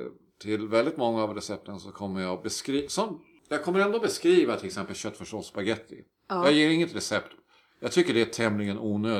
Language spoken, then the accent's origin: Swedish; Sweden; eftersom vi är svenskar och vi är vana vid det här